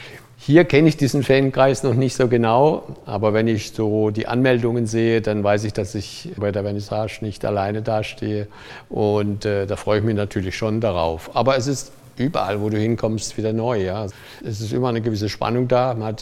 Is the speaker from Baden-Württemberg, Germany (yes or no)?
yes; Freiburg, Baden-Württemberg, Germany; born there; Wenn ich in Freiburg so eine große Ausstellung mache, wo ich geboren bin, obwohl ich da schon lange nicht mehr wohne